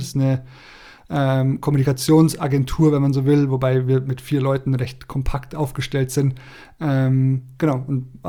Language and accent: German; Bayreuth, Bavaria, Germany; born there; now in Aschau, Germany; 34 Jahre alt, wohne in Aschau, wie der Jasper eben auch. Gebürtig komme ich aus Bayreuth, aus Oberfranken, und dann hat mich so mein beruflicher Werdegang damals in Richtung Alpen verschlagen, dann recht spontan auch nach Aschau.